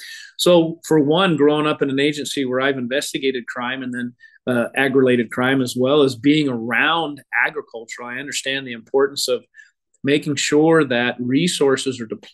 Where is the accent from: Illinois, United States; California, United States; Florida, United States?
California, United States; Visalia; I grew up in the Central Valley. I have family in Bakersfield. We're there all the time.